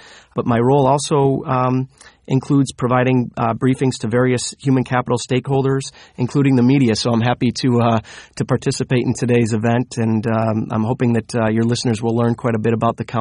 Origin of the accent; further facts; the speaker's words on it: Rochester, New York, United States; But my career began in the office of Senator D'Amato in my hometown of Rochester, New York.